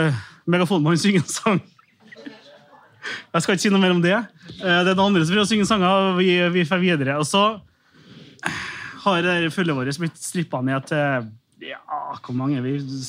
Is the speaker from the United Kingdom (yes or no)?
yes; Aberdeen, Scotland, United Kingdom; Norwegian is a second language; Jeg er fra Aberdeen